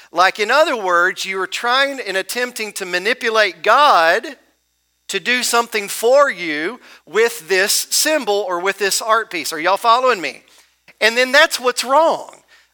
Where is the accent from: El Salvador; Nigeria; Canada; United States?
United States; Tennessee; I know when the church that I grew up in Tennessee, when at the back of the wall of the baptistry, we had religious art there.